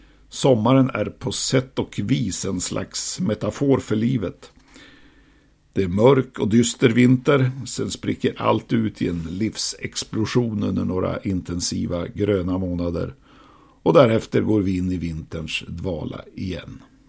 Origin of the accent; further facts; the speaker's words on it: Piteå, Norrbotten County, Sweden; Bara genom att vara född och uppvuxen i Pite har man alltså behövt fundera lite på vad religion är och betyder. Om man sen haft en far som var ordförande i stadens stora missionsförening tillhörande EFS, Evangeliska Fosterlandsstiftelsen